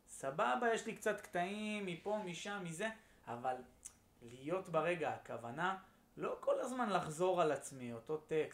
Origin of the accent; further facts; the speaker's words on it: Bat Yam, Tel Aviv District, Israel; זה גם בבת ים, אני מבת ים